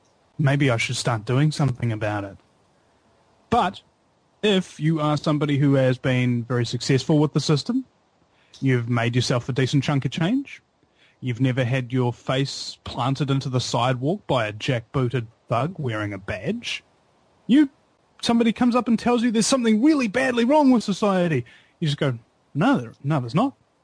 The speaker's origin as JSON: {"language": "English", "country": "New Zealand", "said": "And as a New Zealander, I don't know whether or not people actually give a flying F about what happens down here"}